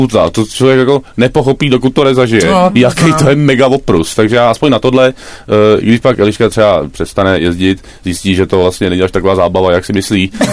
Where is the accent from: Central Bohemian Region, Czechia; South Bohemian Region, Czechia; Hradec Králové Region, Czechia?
Central Bohemian Region, Czechia; Stehelčeves; also born or lived in Prague; Ale potom v jednom roce jsme se přestěhovali do vsi, která se jmenuje Stehelčeves.